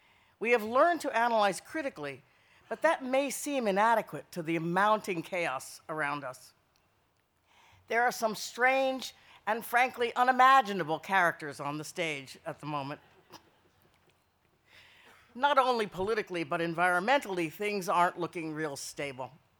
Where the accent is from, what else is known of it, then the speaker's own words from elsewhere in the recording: Miami, Florida, United States; I was born in Miami, Florida, and I attended segregated schools there, entirely segregated schools.